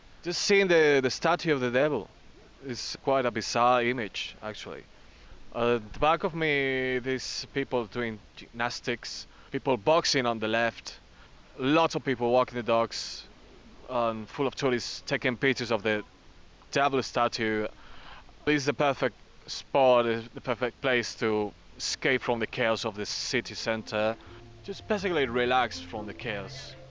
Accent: Madrid, Community of Madrid, Spain; English is a second language; I'm from Madrid, Spain, sitting on a bench here in Retiro Park

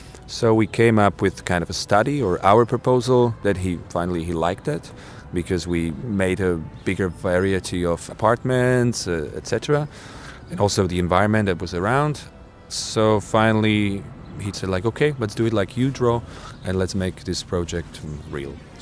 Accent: Bratislava, Bratislava Region, Slovakia; English is a second language; And I grew up in Petržalka, that's the biggest neighborhood made of panel buildings in Slovakia.

